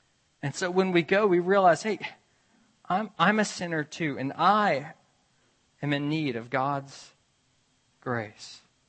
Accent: Memphis, Tennessee, United States; subsequently been part of a new church plant in my hometown, Memphis, Tennessee.

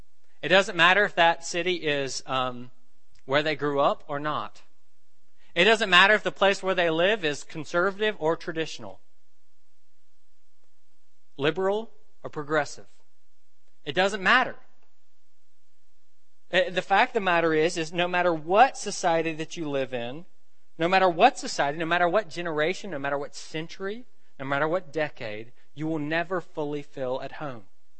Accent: Memphis, Tennessee, United States; Where is my home? How much do I identify with the fact that I'm from Memphis or a southerner or whatever?

